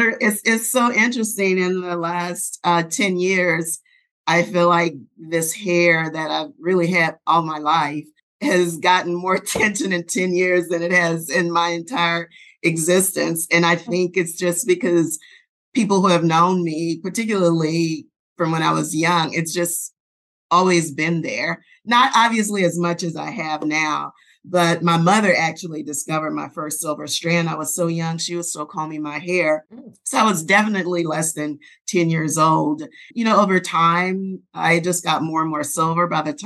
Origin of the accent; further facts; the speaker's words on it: New Orleans, Louisiana, United States; now in Sugar Land, United States; I was born and raised in New Orleans, which actually is the inspiration for the brand name. But I currently live in Sugar Land, Texas, which actually is just a suburb of Houston.